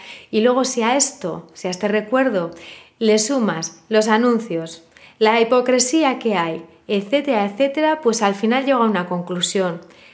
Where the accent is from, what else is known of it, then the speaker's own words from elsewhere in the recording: Bermeo, Basque Country, Spain; momento en el que tenía 11 años y como era época navideña, en mi pueblo, que ya sabéis que se llama Bermeo, era muy muy típico ir cantando de casa en casa